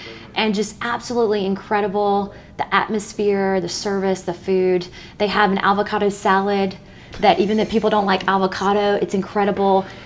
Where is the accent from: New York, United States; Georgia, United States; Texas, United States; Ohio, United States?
Georgia, United States; I'm from South Georgia.